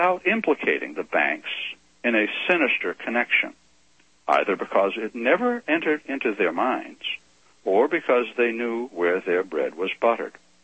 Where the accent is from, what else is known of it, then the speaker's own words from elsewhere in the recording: Maine, United States; And I come from Maine, and I didn't realize that I was one of the aggressors